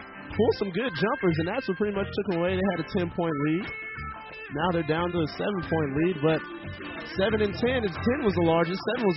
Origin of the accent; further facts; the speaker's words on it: San Jose, California, United States; Not too far from where I'm at, Stu. I'm from San Jose.